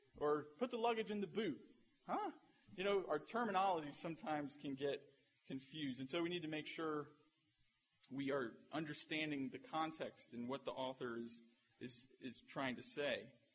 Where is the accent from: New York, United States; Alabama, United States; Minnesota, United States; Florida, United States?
Florida, United States; I grew up in Florida, and it was always interesting to see the different responses that people had to the news that there was a hurricane on the way.